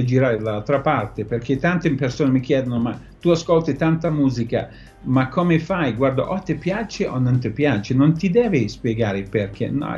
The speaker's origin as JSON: {"language": "Italian", "region": "Scotland", "country": "United Kingdom", "lives_now": "Italy", "said": "Quello che mi manca un po' dal mio paese"}